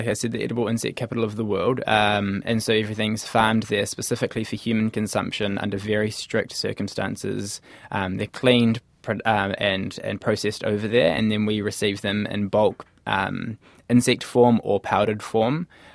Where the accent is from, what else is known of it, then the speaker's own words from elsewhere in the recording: Whangarei, Northland, New Zealand; I grew up in Whangarei